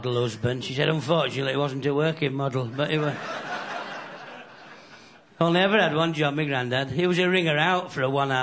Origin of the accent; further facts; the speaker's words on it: Yorkshire and the Humber, United Kingdom; I'm a Yorkshire man, bread and butter. And, now, although I am from Yorkshire, if I do the clubs around Wigan and places like that, a lot of people seem to think I'm from Kent.